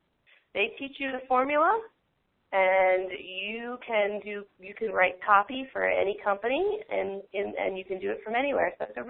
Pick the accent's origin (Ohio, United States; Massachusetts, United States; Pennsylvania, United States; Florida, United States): Florida, United States; Delray Beach; this is in Delray Beach, my hometown.